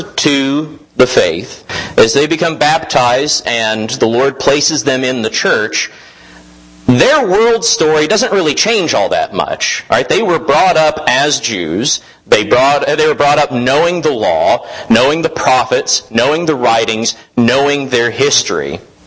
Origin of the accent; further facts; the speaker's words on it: United States; I feel this way because I was raised here in the United States learning this history.